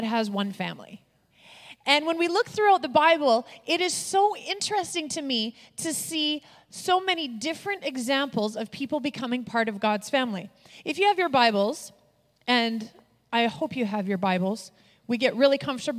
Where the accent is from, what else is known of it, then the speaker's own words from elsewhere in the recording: Canada; the fact that I was from Canada